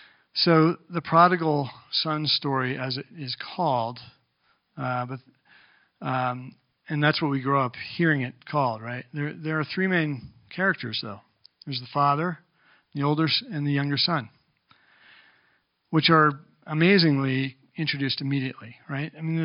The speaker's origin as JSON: {"language": "English", "region": "New Jersey", "country": "United States", "tie": "born or raised there", "said": "What I understand growing up in New Jersey of my Jewish friends' families, that if you did something like that, you were no longer part of the family."}